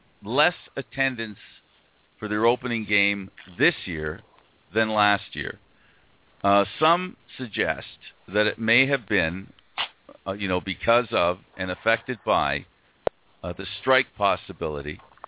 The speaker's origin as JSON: {"language": "English", "town": "Toronto", "region": "Ontario", "country": "Canada", "tie": "born or raised there", "said": "including here in my hometown of Toronto."}